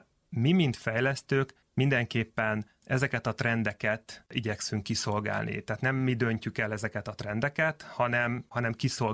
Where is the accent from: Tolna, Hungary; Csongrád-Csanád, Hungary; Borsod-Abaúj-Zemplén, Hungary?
Csongrád-Csanád, Hungary; mint mondom, én Szeged mellől származom, tehát vidéki emberként